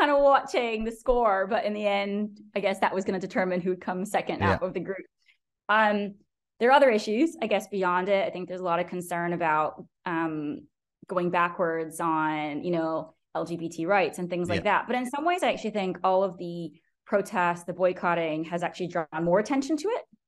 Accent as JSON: {"language": "English", "town": "Miami", "region": "Florida", "country": "United States", "said": "I'm from Miami. I don't know why you're telling me this. I grew up like water skiing and out on the beaches"}